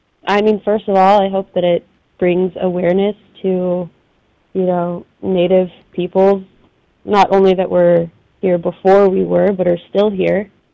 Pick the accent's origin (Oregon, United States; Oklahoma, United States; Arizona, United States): Oregon, United States; Oh, yeah, I was born and raised in Oregon. I am an enrolled tribal member for the Klamath tribes. I'm Klamath Modoc. So So my ancestral homelands is in Klamath Falls. But I was born and raised here in Oregon, yeah.